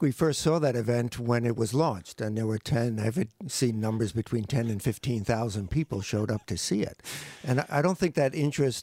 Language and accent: English; New York, United States; I grew up in New York and we were, you know, did swimming in the ocean all the time.